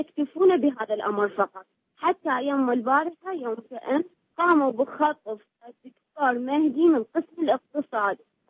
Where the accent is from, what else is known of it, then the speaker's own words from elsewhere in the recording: Baghdad, Baghdad Governorate, Iraq; أنا يعني كعراقية أعيش في مدينة الصدر، هذه المدينة الآمنة الحمد لله